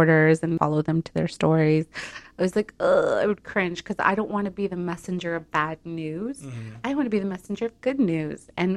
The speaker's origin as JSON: {"language": "English", "region": "California", "country": "United States", "said": "I am originally from Orange County. My okay. parents came in the '80s with the low immigration wave, and my brother and I were born here."}